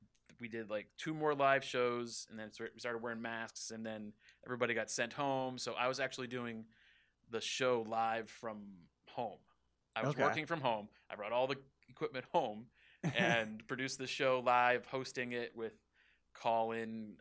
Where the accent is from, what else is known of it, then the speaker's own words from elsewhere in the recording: Massachusetts, United States; But I grew up in Massachusetts, and my dad volunteered for the local TV station.